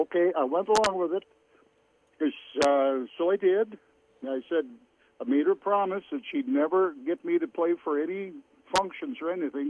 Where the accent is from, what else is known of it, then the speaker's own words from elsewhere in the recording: Kindred, North Dakota, United States; also born or lived in Fargo; I was born in Fargo, North Dakota. I grew up in a small town named Kindred, North Dakota, south of Fargo.